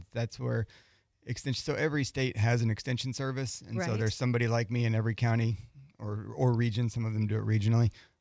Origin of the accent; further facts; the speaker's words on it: Iowa, United States; born there; I was born in Iowa. Most of my family's farmers.